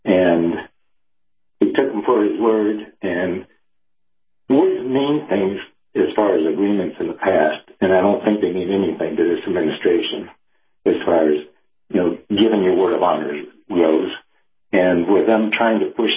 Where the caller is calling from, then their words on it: Clearwater, Florida, United States; Hey, Captain … in Clearwater.